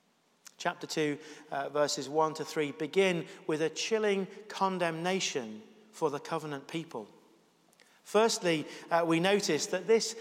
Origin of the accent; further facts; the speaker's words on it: England, United Kingdom; I felt, as an Englishman, ashamed.